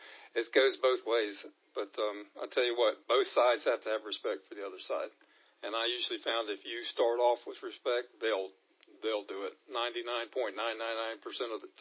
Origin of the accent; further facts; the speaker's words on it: Michigan, United States; born there; We lived up in Michigan. I was born in Michigan. I only stayed there 6 years and then came down here, but then moved back up there and then came back down here